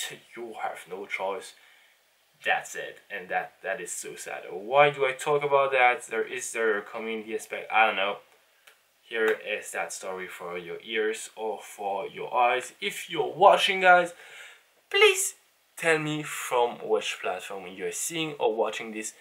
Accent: Luxembourg; English is a second language; I'm from Luxembourg, small country in Europe, and everything is just pretty nice there, and there's a blend of cultures

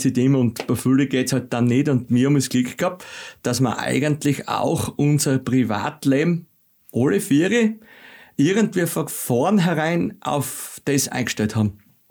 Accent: Gasen, Styria, Austria; ich bin aus Gasen

